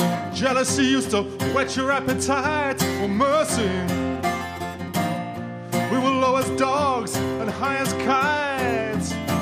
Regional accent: United Kingdom; It's about being British and repressed, you know, and having to figure it all out yourself.

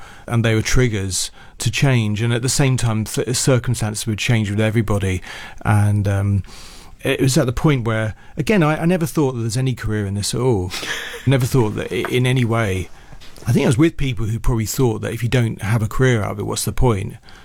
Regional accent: Haringey, London, United Kingdom; I grew up in Haringey

